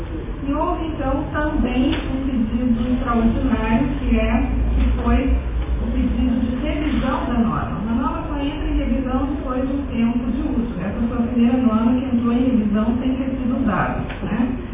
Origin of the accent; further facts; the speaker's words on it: Paraná, Brazil; now in São Paulo, Brazil; Eu sou paranaense de Vasco, mas estou radicada em São Paulo há muitos anos, onde ainda é muito próximo da minha terra natal.